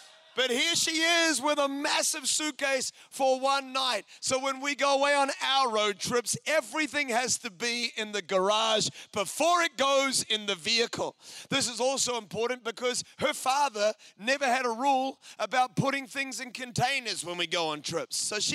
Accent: New Zealand; I mean, I am a New Zealander, and for us, one of our national things that we do is when we go on holiday, we go on a road trip.

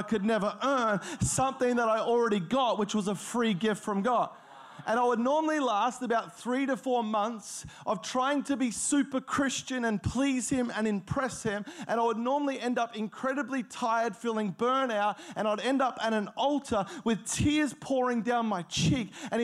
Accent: Australia; I grew up in Australia. You probably worked that out by the way that I sound. But I grew up in Australia

